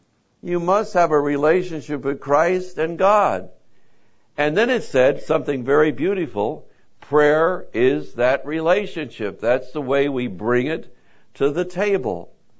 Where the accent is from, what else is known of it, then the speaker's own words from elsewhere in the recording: New Jersey, United States; also born or lived in New York, United States; I'm from New Jersey, born in New York.